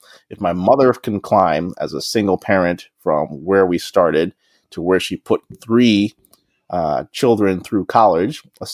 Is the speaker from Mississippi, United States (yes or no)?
no; Trenton, New Jersey, United States; also born or lived in Nigeria; So I was born in Nigeria. I don't remember anything. I moved here. I was a year and a half or maybe 2 years old. And we moved to Trenton, New Jersey.